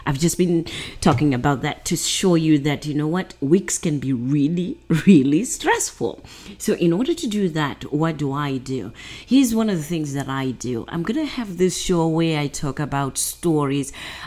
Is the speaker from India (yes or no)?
no; Zimbabwe; most of you now know that I'm from Zimbabwe